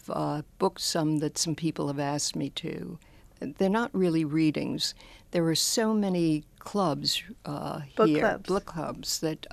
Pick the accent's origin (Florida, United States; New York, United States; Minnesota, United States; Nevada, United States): New York, United States; New York City; now in Rochester, United States; Well, I'm from New York City, so it's a whole different world.